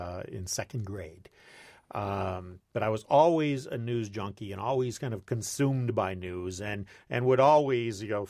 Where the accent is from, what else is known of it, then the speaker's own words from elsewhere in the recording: Monroe, Michigan, United States; But this was at a tiny little radio station in my hometown of Monroe, Michigan, which is just south of Detroit.